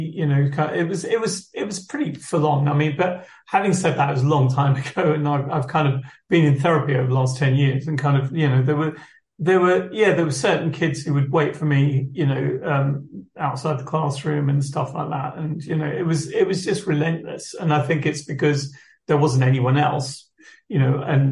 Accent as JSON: {"language": "English", "town": "Rochester", "country": "United States", "tie": "born or raised there", "said": "I enjoyed a lot of things about growing up in Rochester, and I don't think I'd change it."}